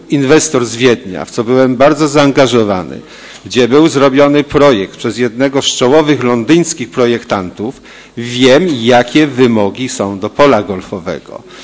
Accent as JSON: {"language": "Polish", "town": "Poznań", "region": "Greater Poland Voivodeship", "country": "Poland", "said": "Jestem tego nauczony, jako chociażby poznaniak."}